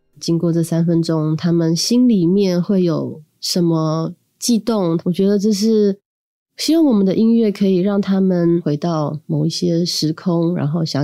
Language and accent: Chinese; United States; 因为我从小在美国长大，然后我又是外省人，所以我听不懂台语，所以也很少听台语老歌。